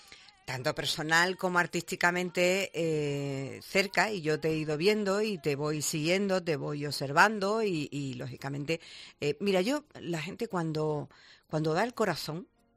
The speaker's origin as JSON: {"language": "Spanish", "town": "Dos Hermanas", "region": "Andalusia", "country": "Spain", "tie": "born or raised there", "said": "Yo tengo que decirlo, es mi pueblo, y a mí me gusta llevar a mi pueblo, a mí me gusta llevar a todos sitios de lo bueno a lo mejor."}